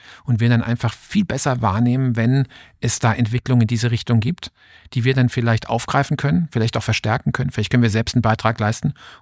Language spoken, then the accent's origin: German; Karlsruhe, Baden-Württemberg, Germany; Ich bin hier in Karlsruhe aufgewachsen, wo ich jetzt auch wieder lebe und war viele Jahre im Ausland für andere Unternehmen tätig.